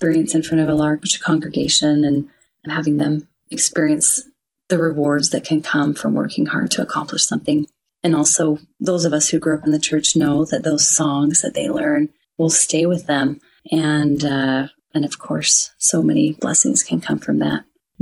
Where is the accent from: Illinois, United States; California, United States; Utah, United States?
Utah, United States; Syracuse; I'm from Syracuse, Utah.